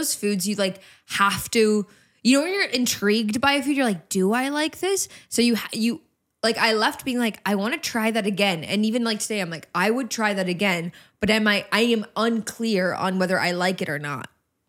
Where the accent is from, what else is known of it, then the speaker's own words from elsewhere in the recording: Canada; Hi, I'm Canadian.